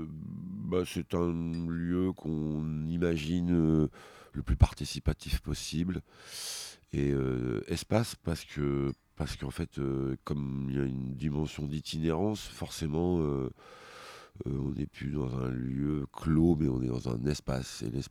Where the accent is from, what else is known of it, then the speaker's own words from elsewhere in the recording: Péronne, Hauts-de-France, France; moved away; on est partis de Péronne, parce qu'on est amis avant tout. Et on est partis de Péronne